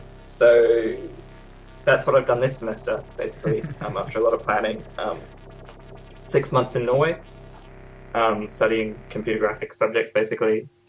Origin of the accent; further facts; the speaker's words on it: Australia; we're from Australia and there's, like, no one, like, you know, the Australian scene's pretty small.